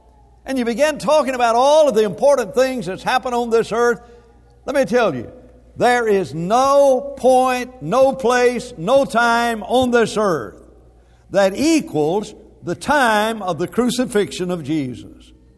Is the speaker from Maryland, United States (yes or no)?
no; Huntsville, Alabama, United States; I remember as a child growing up in Huntsville